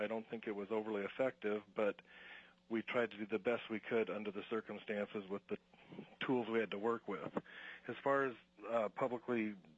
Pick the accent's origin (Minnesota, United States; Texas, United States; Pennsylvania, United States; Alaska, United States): Alaska, United States; Ketchikan; I grew up in Alaska. Ketchikan and Kodiak, went to college in Anchorage and Fairbanks